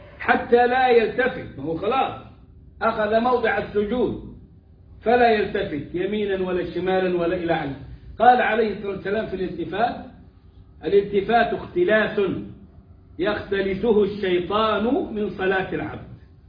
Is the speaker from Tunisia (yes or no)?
no; Egypt; واللي راح الصعيد عندنا في مصر هيبقى عارف الحكاية دي